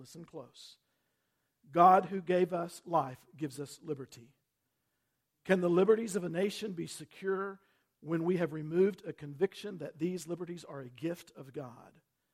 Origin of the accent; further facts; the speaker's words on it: United States; In my 59 years as an American, listen, I have experienced those blessings over and over again. Even as I've traveled around this country and pastored in two different states now